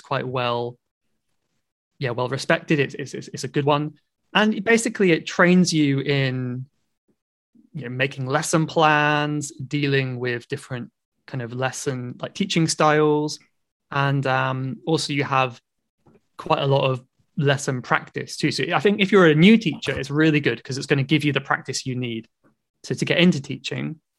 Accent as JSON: {"language": "English", "region": "South West England", "country": "United Kingdom", "lives_now": "London, United Kingdom", "said": "I'm originally from the southwest, a region called Cornwall in the southwest of England."}